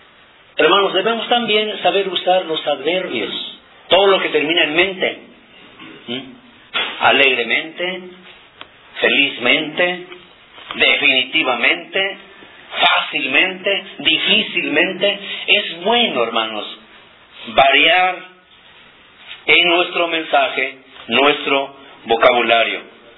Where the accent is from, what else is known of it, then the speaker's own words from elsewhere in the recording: Mexico; first language Nahuatl; Spanish is a second language; el náhuatl es mi idioma materno.